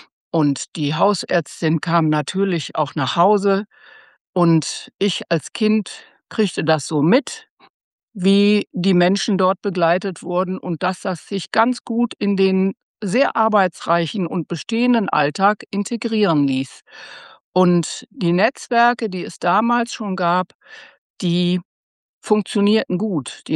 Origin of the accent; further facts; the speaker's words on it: Burscheid, North Rhine-Westphalia, Germany; Ich komme aus Burscheid, aus dem Bergischen Land, aus einer Großfamilie. Ich bin in meinem damaligen Elternhaus geboren